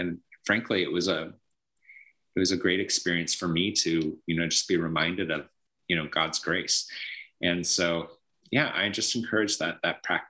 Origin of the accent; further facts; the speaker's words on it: Seattle, Washington, United States; And now I grew up in Seattle, which is a very secular city. Being a Christian there is a very strange act.